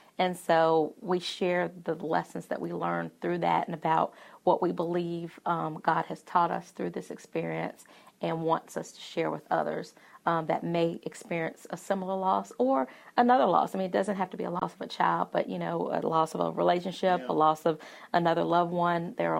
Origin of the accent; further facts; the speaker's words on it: Columbia, South Carolina, United States; It is, Findlay Park, and I'm a Columbia native, so I grew up in Columbia, and I remember my senior year in high school is when Findlay Park opened. And I remember I lived in Northeast Columbia at the time